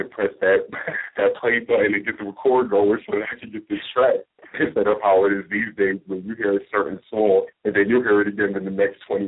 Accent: Bronx, New York, United States; Bronx, New York, a.k.a. Gotham City.

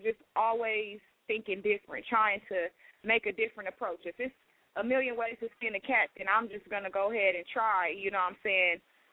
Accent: West Coast, United States; as a person that's been raised on the West Coast, you know what I'm saying, born and raised on the West Coast, I always noticed that we have a hard time.

